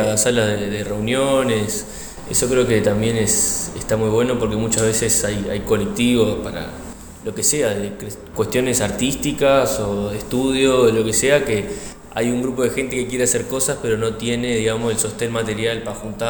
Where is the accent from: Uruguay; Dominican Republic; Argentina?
Uruguay; Montevideo; tengo 22 años. Soy de acá de Montevideo, estudiante del IPA.